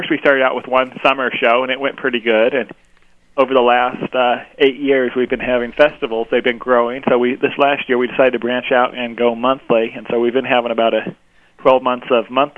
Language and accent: English; Napa, Idaho, United States; born there; Originally, I was born in Napa, Idaho, and was raised out west till I was about 12